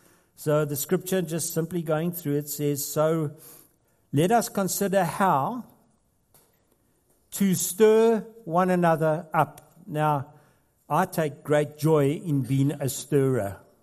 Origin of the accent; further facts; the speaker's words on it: South Africa; now in Australia; I'm a South African, which means, well, I'm an Australian South African.